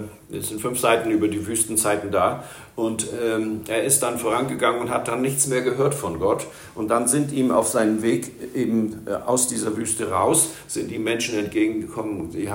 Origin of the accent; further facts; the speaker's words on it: Hamburg, Germany; also born or lived in Spain; Ich bin knapp über 30 Jahre jetzt in Bayern. Lange Geschichte, wie ich aus Spanien von diesen 30.000 Quadratmetern hier nach Bayern gekommen bin, als Hamburger oder ich sage ja sogar Wikinger.